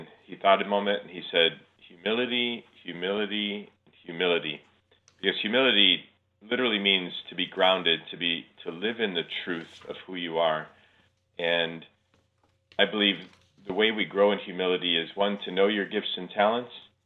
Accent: Illinois, United States; You know, I was from Illinois and went to Mississippi State.

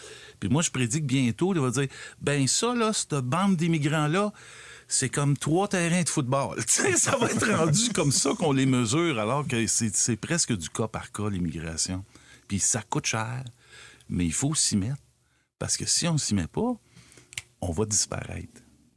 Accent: Cadillac, Quebec, Canada; born there; moi, en 1960, quand je suis né à Cadillac, en Abitibi

